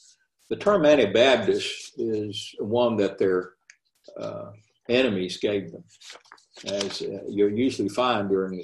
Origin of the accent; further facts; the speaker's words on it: Lawrenceburg, Tennessee, United States; When I grew up in Lawrenceburg, Tennessee, there was a Mennonite group, a community just out of town.